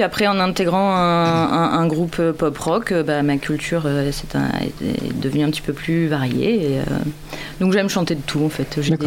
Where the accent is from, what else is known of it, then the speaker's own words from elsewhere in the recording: Saintes, Nouvelle-Aquitaine, France; Je viens, moi, de Saintes.